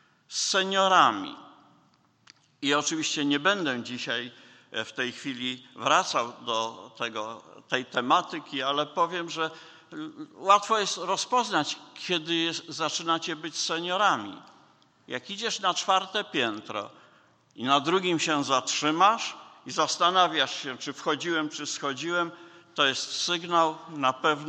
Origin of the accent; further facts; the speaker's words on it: Gdańsk, Pomeranian Voivodeship, Poland; Ja wywodzę się stąd, z Gdańska